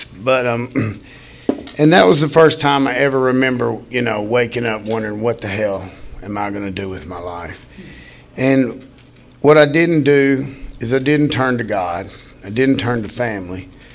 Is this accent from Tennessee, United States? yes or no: yes; Nashville, Tennessee, United States; born there; I was born in Tennessee, Nashville, 1964 at St. Thomas Hospital.